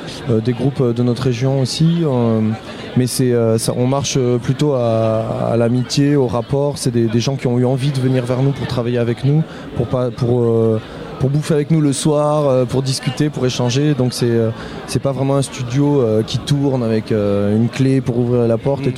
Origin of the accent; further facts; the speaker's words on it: France; On est français.